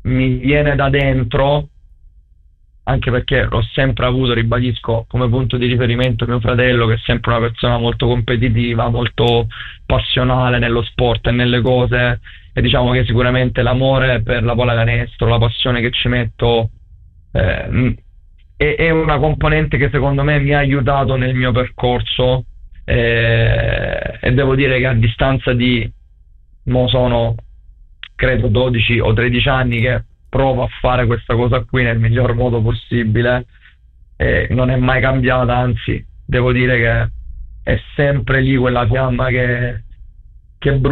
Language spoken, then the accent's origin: Italian; Calimera, Apulia, Italy; sono di Calimera